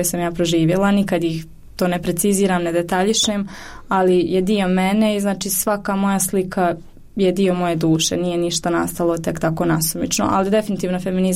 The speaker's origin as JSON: {"language": "Bosnian", "country": "Bosnia & Herzegovina"}